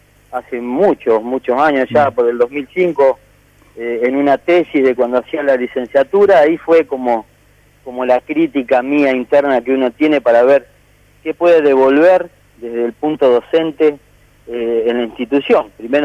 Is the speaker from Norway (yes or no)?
no; Laguna Paiva, Santa Fe, Argentina; now in Vera, Argentina; yo soy de Laguna Paiva.